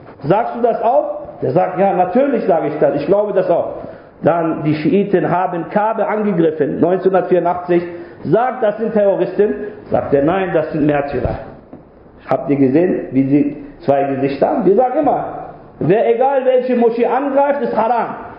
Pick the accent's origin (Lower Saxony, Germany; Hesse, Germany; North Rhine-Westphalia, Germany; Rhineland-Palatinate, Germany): Lower Saxony, Germany; Braunschweig; born there; ich lebe in Deutschland, ich bin gebürtiger Deutscher, Braunschweiger.